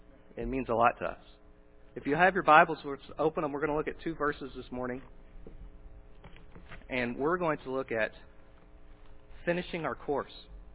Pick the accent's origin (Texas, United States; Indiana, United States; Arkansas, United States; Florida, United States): Texas, United States; Dallas; I grew up in Dallas and I grew up in a rough neighborhood